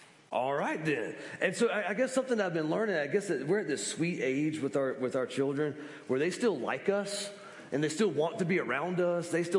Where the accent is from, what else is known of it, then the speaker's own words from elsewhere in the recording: Columbus, Georgia, United States; I'm from Columbus, Georgia.